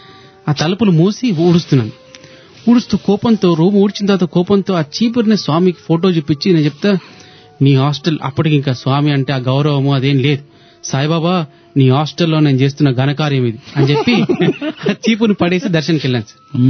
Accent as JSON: {"language": "Telugu", "region": "Telangana", "country": "India", "said": "నేను మాది తెలంగాణ ప్రాంతంలో ఒక ఊరు"}